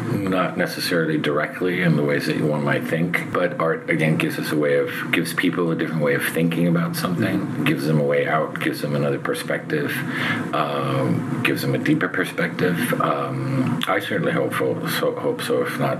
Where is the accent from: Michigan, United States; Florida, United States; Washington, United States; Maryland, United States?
Florida, United States; Miami; I grew up in Miami, so Orlando is my backyard, and I've been to Orlando been to Disney World about 79 times.